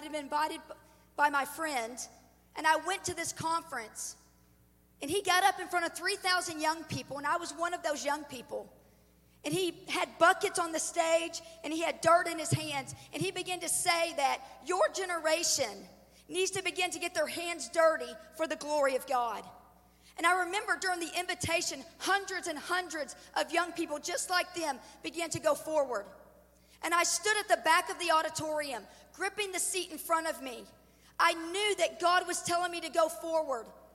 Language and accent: English; Indiana, United States; also born or lived in Kentucky; Now, I'm from, if you can hear my accent, I'm from Southern Indiana. I was born in Kentucky, raised in Southern Indiana.